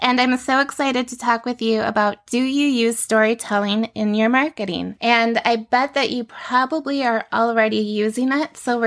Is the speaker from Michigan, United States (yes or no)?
yes; Michigan, United States; So I'm from Michigan and there's a huge rivalry between the Michigan Wolverines and the Ohio State Buckeyes.